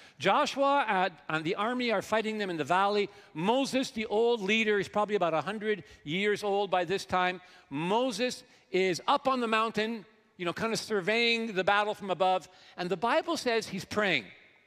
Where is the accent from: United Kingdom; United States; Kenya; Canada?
Canada; as a Canadian global worker, let me ask you a question.